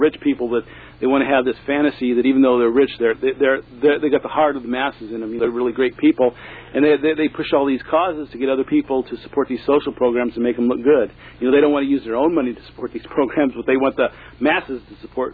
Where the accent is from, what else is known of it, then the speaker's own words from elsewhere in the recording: California, United States; And I grew up in the San Joaquin Valley, and that was like the Holy Bible when I was a little kid.